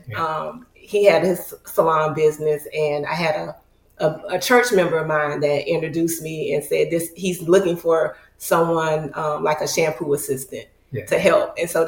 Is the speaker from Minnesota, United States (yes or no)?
no; Jacksonville, Florida, United States; I was born and raised here in Jacksonville.